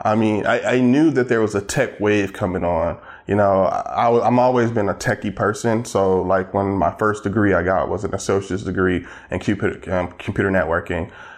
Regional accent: Flint, Michigan, United States; now in Atlanta, United States; I come traditionally from a very, very poor family. I'm from Flint, Michigan, and I moved to Atlanta, Georgia about 10 or 11 years ago.

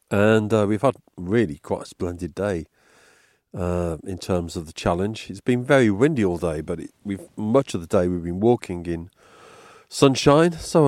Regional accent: Birmingham, West Midlands, United Kingdom; but of course we're from Birmingham, you know, so the scenery is pretty novel for us.

